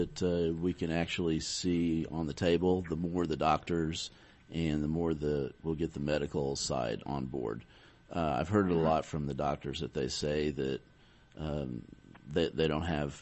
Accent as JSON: {"language": "English", "town": "Richmond", "region": "Missouri", "country": "United States", "tie": "born or raised there", "said": "Well, down where I live, where I grew up in Richmond, the cannabis in Richmond and Ray and Lafayette County was one of the best cash crops in the late 1800s."}